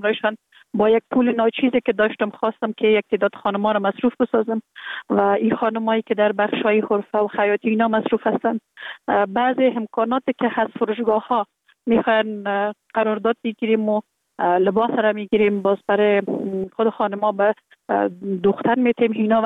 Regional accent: Kabul, Afghanistan; born there; که به خلاص شوهرمون با خود پیوند دادیم در کابل زندگی میکنم. در کابل متولد شدیم. در سال 1363 در یک خانواده روشن فکر، خانواده که از جمله خانواده های اهل معارف کشور بودن، متولد

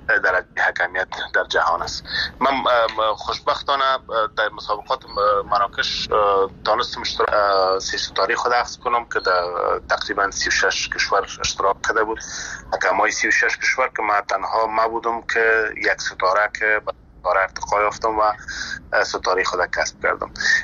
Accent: Afghanistan; born or raised there

